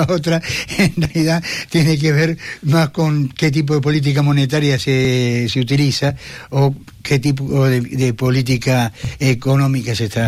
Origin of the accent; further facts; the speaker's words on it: Argentina; moved away; Yo soy argentino y te puedo asegurar eso